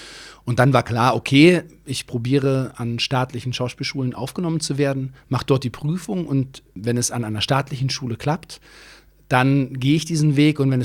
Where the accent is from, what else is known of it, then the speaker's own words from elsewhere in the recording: Munich, Bavaria, Germany; geboren bin ich in München, ich bin dort auch aufgewachsen, habe dort dann auch das Abitur gemacht